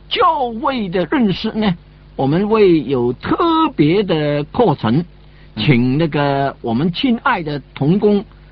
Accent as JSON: {"language": "Chinese", "region": "Guangdong", "country": "China", "said": "这是我们广东人说那个烧那个灰水。"}